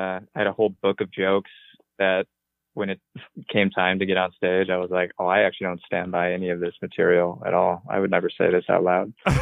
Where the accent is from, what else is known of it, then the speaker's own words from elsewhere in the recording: Vermont, United States; I'm just from Vermont.